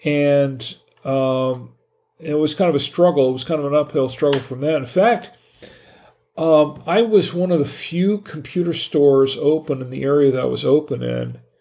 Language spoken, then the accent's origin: English; Gainesville, Florida, United States; born there; also born or lived in North Carolina; now in Charlotte, United States; I was born in Florida. I was born in Gainesville. I was born in Florida. Florida was my home. And I lived in North Carolina for 10 years when I was a kid, but I never liked it.